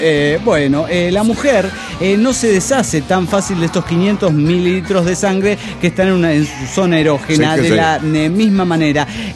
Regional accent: Mexico City, Mexico; del DF mexicano.

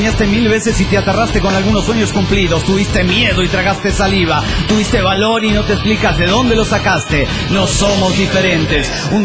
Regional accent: La Plata, Buenos Aires Province, Argentina; de La Plata, Argentina.

